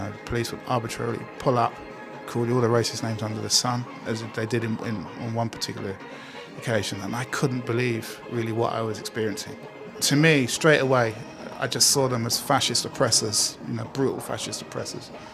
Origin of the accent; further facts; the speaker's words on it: London, United Kingdom; we're all from West London